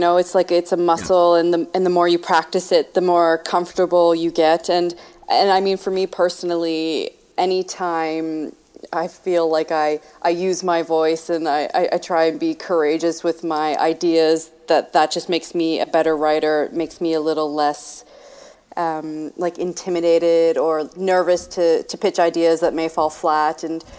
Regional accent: Halifax, Nova Scotia, Canada; That's right, yeah, born and raised in Halifax.

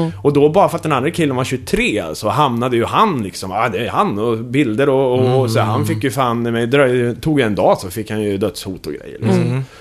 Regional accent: Kumla, Örebro County, Sweden; eftersom jag är från Kumla

